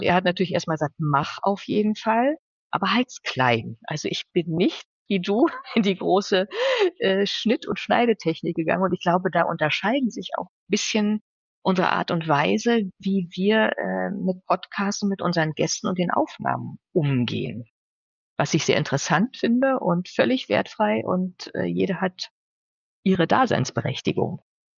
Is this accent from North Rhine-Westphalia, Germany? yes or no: no; Brandenburg, Germany; ich habe mich sehr viel mit meiner Heimat und meiner Region, also Brandenburg, auseinandergesetzt.